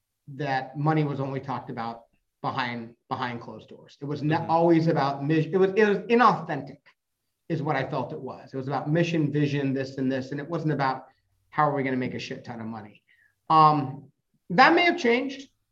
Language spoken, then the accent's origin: English; Chico, California, United States; I grew up in Chico. My company was in Chico. You know, my life was basically spent in Chico, which is, you know, 3 hours from the Valley.